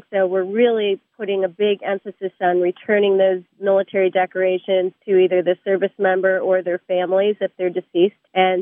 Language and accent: English; Pennsylvania, United States; So I am from Bradford County, so that is one of the more rural counties in the Commonwealth, and I like to joke that we have more cows than people.